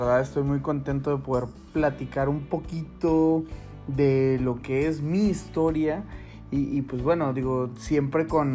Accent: Monterrey, Nuevo León, Mexico; now in Vancouver, Canada; yo soy de Monterrey, México. Vivo actualmente en Vancouver, Canadá.

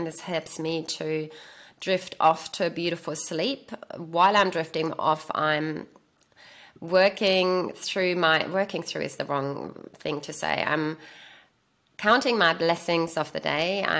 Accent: Germany; accent: German; English is a second language; this very somber, stern, dark German living, which I'm not, even though my accent is still a little bit like that.

